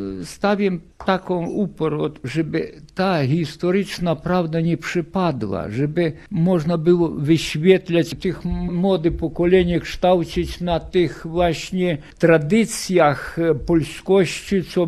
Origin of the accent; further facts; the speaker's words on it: Velyki Mosty, Lviv Oblast, Ukraine; pochodzę z Wielkich Mostów.